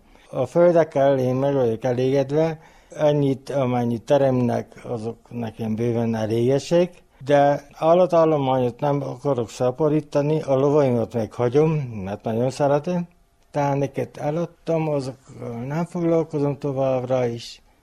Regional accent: Dobolii de Sus, Covasna, Romania; Feldobolyból, 1964-ben születtem.

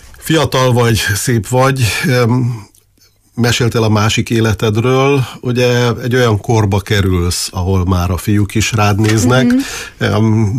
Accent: Târgu Mureș, Mureș County, Romania; Marosvásárhelyiként én nagyon-nagyon szorítok neked.

